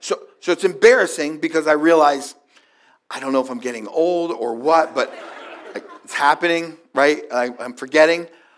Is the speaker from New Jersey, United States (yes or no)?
yes; New Jersey, United States; I am from New Jersey, okay, so that's in my blood.